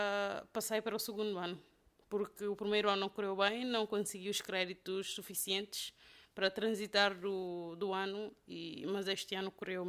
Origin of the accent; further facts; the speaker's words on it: Bissau, Guinea-Bissau; moved away as an adult; now in Porto, Portugal; etnia Mancanha, os meus pais são mancanhas e o meu pai é de Bula e a minha mãe é de Kó, mas nasceu em Ilondé. Eu nasci e cresci em Bissau.